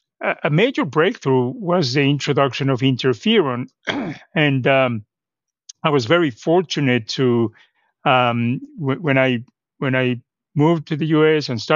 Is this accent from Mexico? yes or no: yes; Mexico; moved away as an adult; now in United States; I'm originally from Mexico. I did my medical school there, and actually I trained in hematology in Mexico and then came to the U.S.